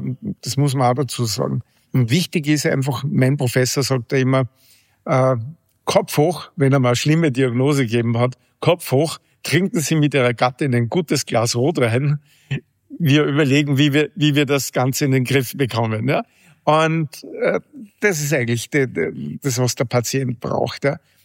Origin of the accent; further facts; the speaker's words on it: Linz, Upper Austria, Austria; ich bin ja Linzer